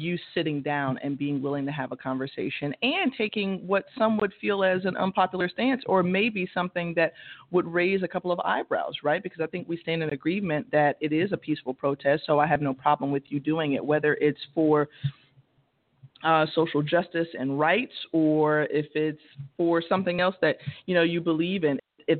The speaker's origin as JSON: {"language": "English", "town": "Tampa", "region": "Florida", "country": "United States", "tie": "born or raised there", "said": "I grew up right here in Tampa, as I mentioned, West Tampa Boys and Girls Club and Zonta Boys and Girls Club were the branches that I attended."}